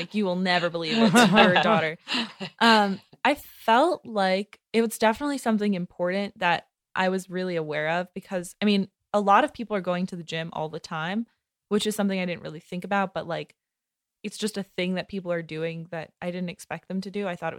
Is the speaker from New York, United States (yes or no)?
yes; New York, United States; from New York. Like, that's just one thing that I thought about all the time, was like my identity as a New Yorker